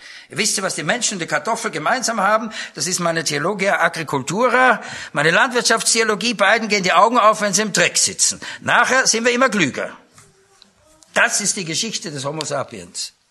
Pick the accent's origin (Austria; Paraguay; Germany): Austria; ich als Österreicher, meine Frau Schweizerin, konnten wir mit unseren Ausländerpfunden doch ziemlich wuchern zur Zeit der DDR.